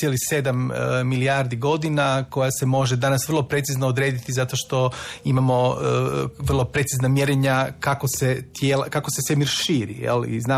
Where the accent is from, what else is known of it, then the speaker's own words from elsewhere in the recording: Samobor, Zagreb County, Croatia; odrastao sam ja u Samoboru, znate, na jednom brdu kraj Samobora